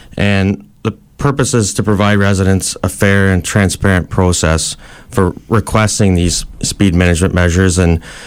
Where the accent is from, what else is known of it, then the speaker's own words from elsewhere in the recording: Perth, Ontario, Canada; also born or lived in Kingston; I live in Perth, and I'm from Perth, so I was in Kingston before that, so it was nice to move back home and work in my hometown.